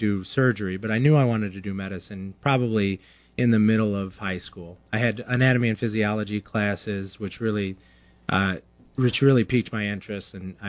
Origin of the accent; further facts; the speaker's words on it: Grand Ledge, Michigan, United States; now in Holland, United States; I'm a Michigan native. I grew up in Grand Ledge.